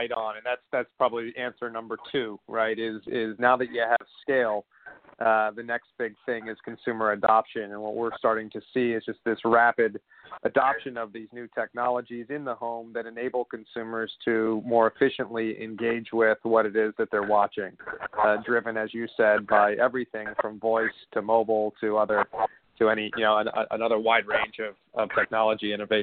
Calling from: San Francisco, California, United States; San Francisco.

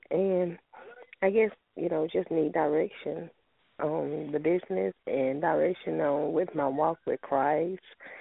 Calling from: Mississippi, United States; I'm calling from Mississippi.

